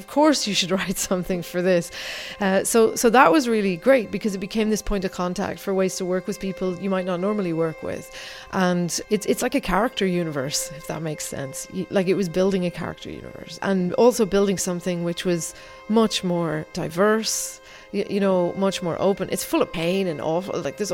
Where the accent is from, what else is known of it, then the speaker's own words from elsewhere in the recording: Ireland; really trying to come to terms with my history as an Irish person at a point in time when, you know, the crash had happened.